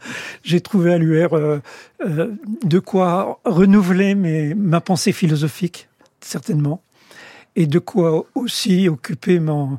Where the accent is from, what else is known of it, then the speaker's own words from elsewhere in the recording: Besançon, Bourgogne-Franche-Comté, France; also born or lived in Paris; Mais je suis arrivé assez vite à Besançon.